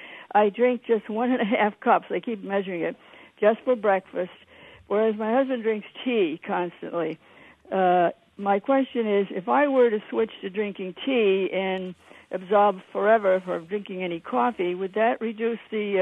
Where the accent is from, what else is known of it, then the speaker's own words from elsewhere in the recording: New Orleans, Louisiana, United States; born there; I was born in New Orleans, so my mother brought me up on strong coffee.